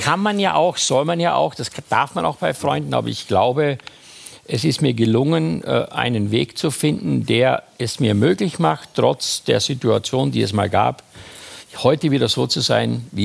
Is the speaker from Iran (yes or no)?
no; Styria, Austria; now in Berlin, Germany; Ich bin 1977 nach Berlin. Meine Mutter gab mir, ich komme aus der Steiermark, gab mir 80 D-Mark.